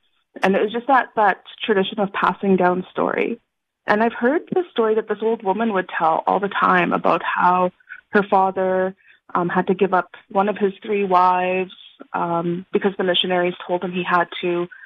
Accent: Saskatchewan, Canada; I'm a band member of the Montreal Lake Cree Nation, and I'm also Métis. So, like, on my dad's side, we're from Montreal Lake Mawanosa, and my mom's side, they're Métis from the Park Valley area.

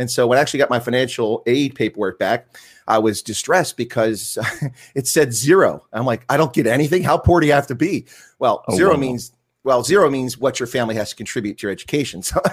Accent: Baltimore, Maryland, United States; born there; I was born in Baltimore, Maryland, or as people in Baltimore say, Balmer, in the state of Merlin.

